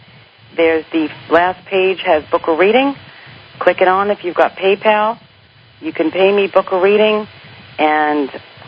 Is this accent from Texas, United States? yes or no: no; Brooklyn, New York, United States; I'm a little prejudiced. I'm Italian from Brooklyn. You know, we're all touchy-feely